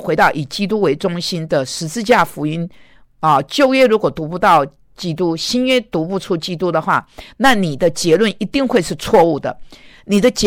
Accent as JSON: {"language": "Chinese", "country": "Taiwan", "said": "虽然我是从台湾来我感到很忧伤，"}